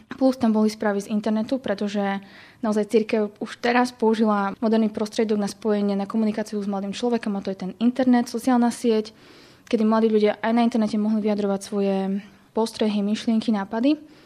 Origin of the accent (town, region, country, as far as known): Prešov Region, Slovakia